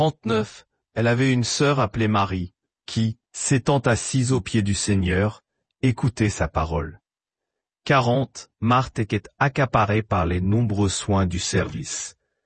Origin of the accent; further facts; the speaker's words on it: Belarus; French is a second language; Je suis originaire de Biélorussie, et quand j'étais enfant, je voyais souvent à la télévision des publicités pour un jus